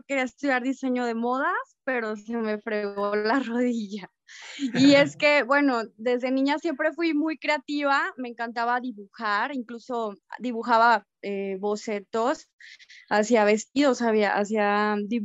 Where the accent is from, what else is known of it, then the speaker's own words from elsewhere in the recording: León, Guanajuato, Mexico; yo crecí en León y allá me desarrollé profesionalmente.